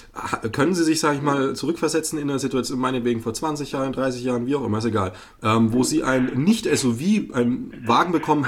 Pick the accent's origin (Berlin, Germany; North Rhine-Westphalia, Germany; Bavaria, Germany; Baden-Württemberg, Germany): Bavaria, Germany; ich komme aus dem Frankenland